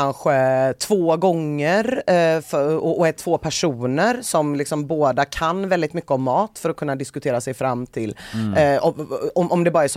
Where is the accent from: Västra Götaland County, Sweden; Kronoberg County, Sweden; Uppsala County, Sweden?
Västra Götaland County, Sweden; Gothenburg; Jag mös när jag läste det här som göteborgare.